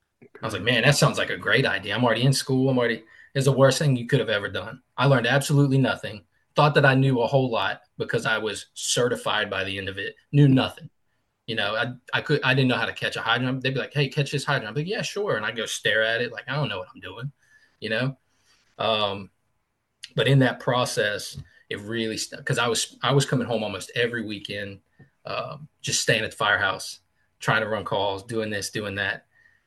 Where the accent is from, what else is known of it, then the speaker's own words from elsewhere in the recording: West Virginia, United States; That was my hometown that happened in.